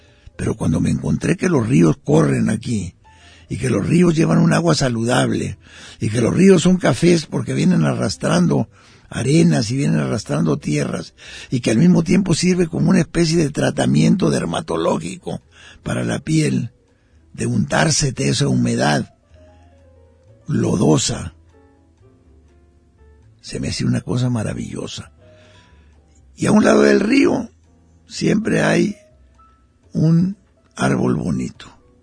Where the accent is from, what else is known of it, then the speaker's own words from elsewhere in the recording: Puerto Vallarta, Jalisco, Mexico; somos vallartenses, orgullosos vallartenses, privilegiados vallartenses de vivir en este paraíso que es nuestra ciudad. Y también somos mexicanos